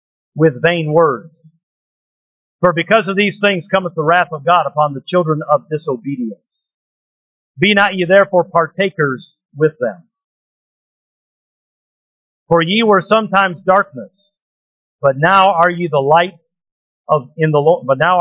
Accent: United States; As patriotic and as American as I am, it makes me nervous to see our military being used against our own people.

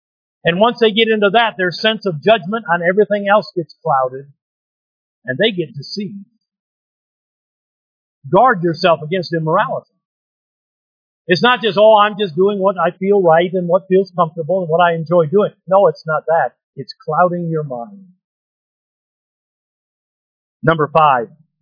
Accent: United States; As patriotic and as American as I am, it makes me nervous to see our military being used against our own people.

